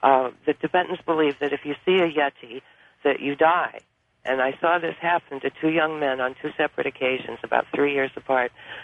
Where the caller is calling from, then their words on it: Maui, Hawaii, United States; also born or lived in Asia / Nepal / India; I'm calling from Maui, Hawaii.